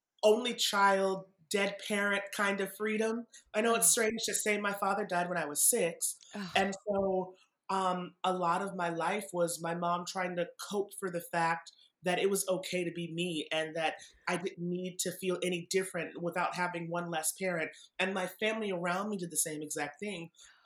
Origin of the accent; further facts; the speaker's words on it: Massachusetts, United States; I grew up in Massachusetts.